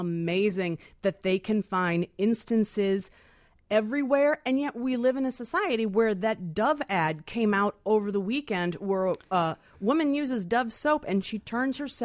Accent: Huntington, Indiana, United States; I'm from Huntington, Indiana.

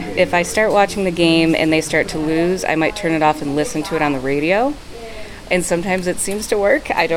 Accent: North Tonawanda, New York, United States; I'm from North Tonawanda.

